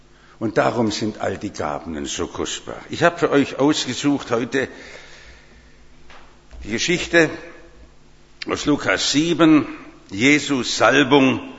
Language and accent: German; Bad Cannstatt, Baden-Württemberg, Germany; Ich komme ja aus Cannstatt und da steht die große Fruchtsäule mitten auf unserer Wiesen, dem Cannstatter Wasen.